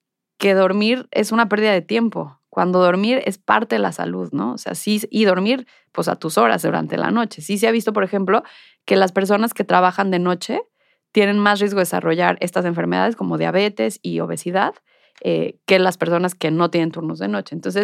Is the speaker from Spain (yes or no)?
no; Mexico; como población mexicana, tenemos otro gen asociado a la diabetes